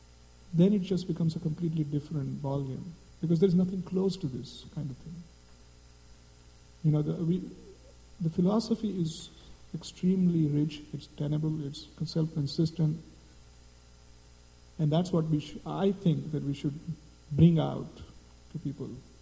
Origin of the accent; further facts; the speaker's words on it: India; And I'm from India. I mean, I grew up in India.